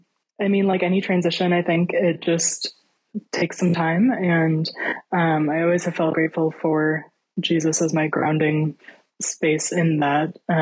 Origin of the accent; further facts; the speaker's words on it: Eau Claire, Wisconsin, United States; I was born in Eau Claire, Wisconsin, and raised in Wisconsin.